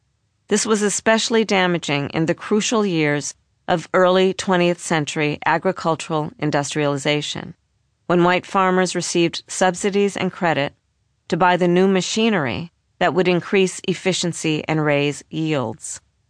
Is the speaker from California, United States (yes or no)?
yes; Los Angeles, California, United States; The Los Angeles Times, my hometown newspaper, published its electoral endorsements.